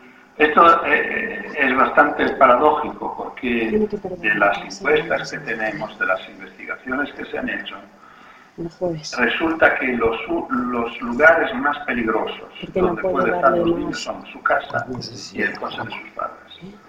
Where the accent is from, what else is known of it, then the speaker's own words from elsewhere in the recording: Fano, Marche, Italy; born there; Spanish is a second language; also born or lived in Rome; Yo nací en una pequeña ciudad de 60.000 habitantes, en el mar Adriático, a mitad de la península italiana, que se llama Fano. Y ya vivía en Roma, pero iba varias veces en Fano.